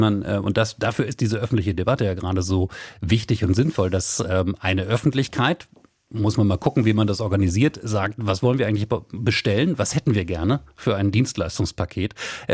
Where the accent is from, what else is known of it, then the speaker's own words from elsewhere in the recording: Wolfsburg, Lower Saxony, Germany; meine Heimatstadt ist Wolfsburg, da gibt es einen großen Konzern, einen Privatkonzern